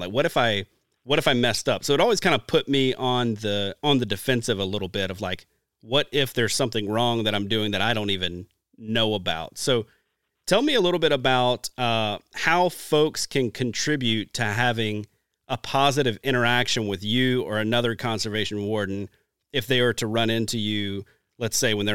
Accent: Deep South, United States; growing up, I grew up in the Deep South.

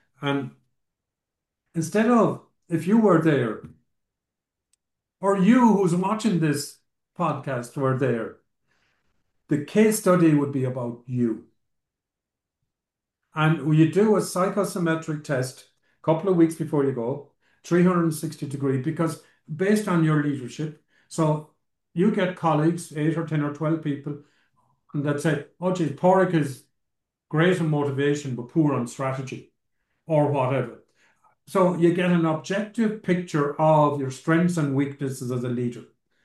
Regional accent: Ireland; was probably the most profound time of my life as an Irish person.

